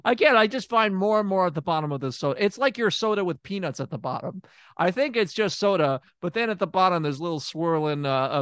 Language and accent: English; Tennessee, United States; the county I am originally from in Tennessee is Shelby County? I'm from Shelby County, Tennessee.